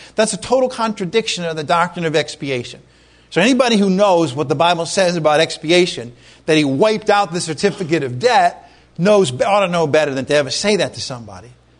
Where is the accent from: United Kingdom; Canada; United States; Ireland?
Ireland; I'm Irish. I used to be Catholic. My father was a teacher of English. My mother was a teacher as well.